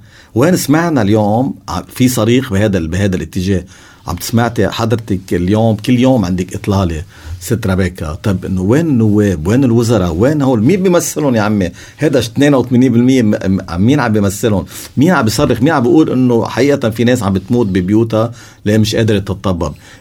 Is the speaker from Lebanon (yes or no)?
yes; Lebanon; اليوم نحن كشعب لبناني